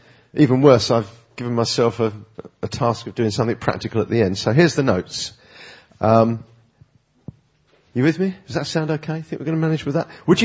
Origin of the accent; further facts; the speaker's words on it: England, United Kingdom; this very nervous girl who'd already been told that I was a pastor from England